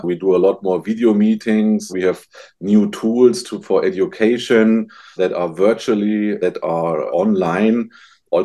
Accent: Germany; English is a second language; especially as I'm not from North America, as I'm from Germany.

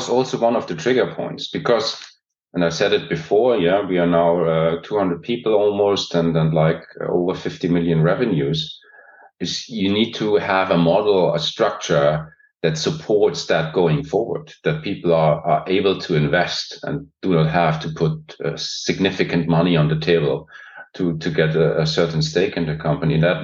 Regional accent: Brussels, Brussels-Capital Region, Belgium; English is a second language; I grew up in Brussels. So I rather feel European than German, even if that's sometimes odd to say.

